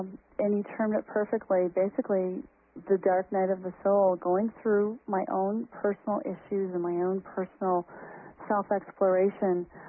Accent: Midwest, United States; especially growing up in the Midwest.

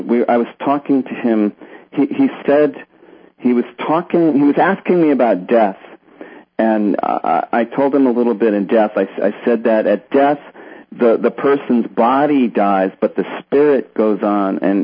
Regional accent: Connecticut, United States; also born or lived in New York City; I was born in New York City, grew up in Connecticut

